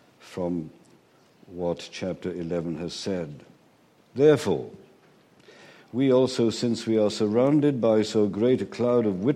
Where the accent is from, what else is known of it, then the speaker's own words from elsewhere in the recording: Wales, United Kingdom; accent: Welsh; And I hope you don't get too many difficulties with my Welsh accent.